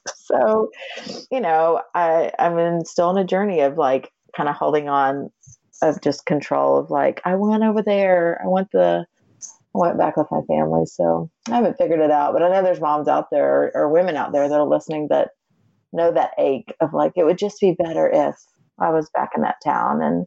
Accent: Atlanta, Georgia, United States; I grew up in Atlanta, super close family

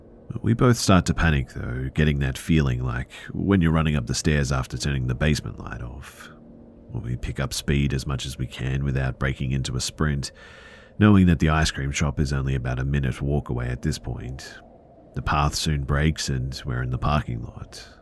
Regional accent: India; The thing is, too, is that I'm from India, of all places.

